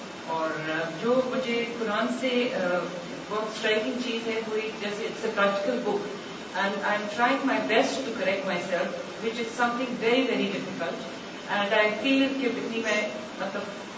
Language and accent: Urdu; Peshawar, Khyber Pakhtunkhwa, Pakistan; میں پشاور سے تعلق رکھتی ہوں پٹھان ہوں